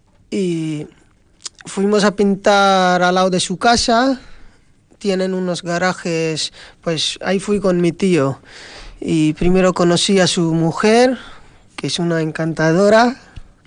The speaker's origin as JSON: {"language": "Spanish", "country": "Pakistan", "second_language": "Spanish", "moved": "as an adult", "lives_now": "Vitoria, Spain", "said": "Pues yo soy de Pakistán y aquí llevo en Vitoria, pues en España llevo 4 años."}